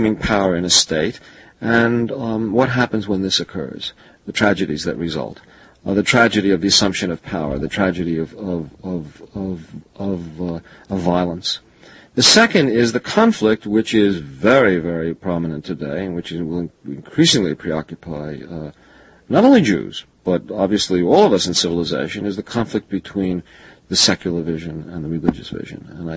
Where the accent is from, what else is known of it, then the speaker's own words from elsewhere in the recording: United States; As an American, I can only view this obliquely.